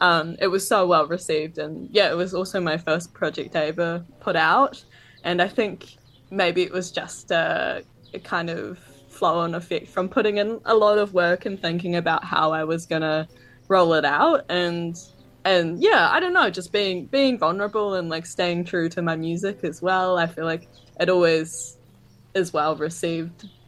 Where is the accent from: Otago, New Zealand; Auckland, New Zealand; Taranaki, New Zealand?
Otago, New Zealand; Arrowtown; Well, I grew up in Arrowtown